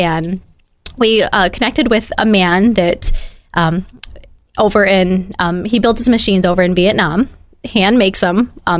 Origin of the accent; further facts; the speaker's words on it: Midwest, United States; And, you know, I grew up in the Midwest, but not as a farmer.